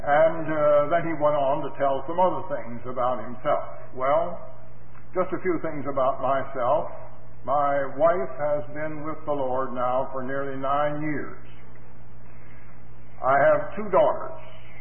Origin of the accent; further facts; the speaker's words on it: Sister Bay, Wisconsin, United States; simply to say that I come from Sister Bay, Wisconsin. Some of you don't have the remotest idea where that is.